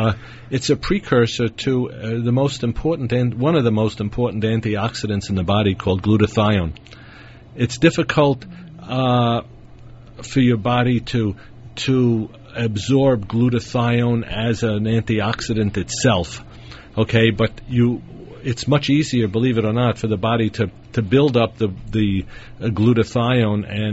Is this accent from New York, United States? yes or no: yes; Brooklyn, New York, United States; Next is Dina from my hometown of Brooklyn.